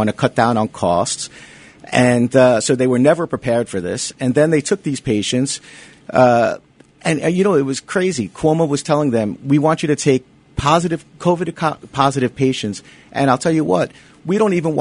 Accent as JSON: {"language": "English", "region": "New Jersey", "country": "United States", "said": "I'm very New Jersey."}